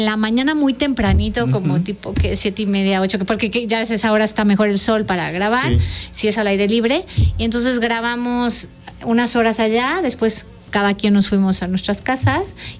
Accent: Aguascalientes, Mexico; al final todo se alineó para que fuera en Aguascalientes. Entonces lo hice en mi tierra natal, porque está también mi tierra.

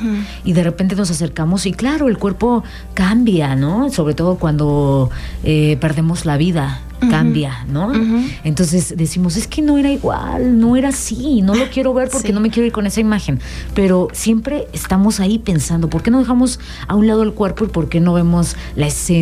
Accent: Mexico; que tenemos como mexicanos celebraciones que ya vienen

